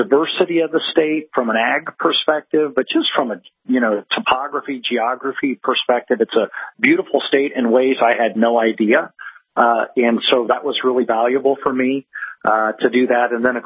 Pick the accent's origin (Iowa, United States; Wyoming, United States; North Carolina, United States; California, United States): Iowa, United States; also born or lived in Kansas; now in North Dakota, United States; I grew up in Iowa, went to Iowa State, went on to graduate school at the University of Kansas, and was there for 20-plus years. And so I'm kind of a Midwest guy and, loving life down in Kansas.